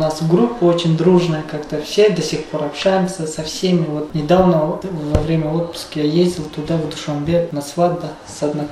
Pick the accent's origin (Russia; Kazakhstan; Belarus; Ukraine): Kazakhstan; Shymkent, Turkistan Region; also born or lived in Dushanbe, Tajikistan; Я родился в Южном Казахстанской области, город Чимкент. Ну, район там, ЖТСА, Мактаралский называется. Ну, там родился, вырос, но учился, потом 11 класс закончил на казахском языке там.